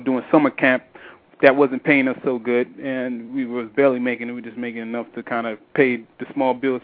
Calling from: Baltimore, Maryland, United States; I'm calling from Baltimore City, Maryland.

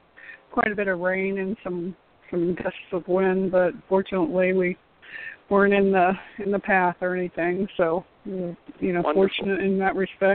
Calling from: Florida, United States; I'm calling from Florida.

